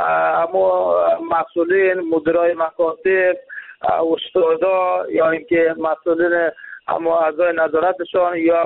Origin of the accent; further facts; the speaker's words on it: Jowzjan, Afghanistan; ولایت ما، ولایت جوزجان، برای فعلا یک ولایت ناامن است.